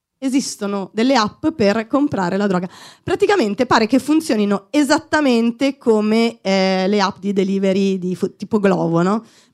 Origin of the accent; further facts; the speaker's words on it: Milan, Lombardy, Italy; Io sono di Milano, sono nata a Milano, sono cresciuta qui e io sono affezionata a Milano, questa città mi piace.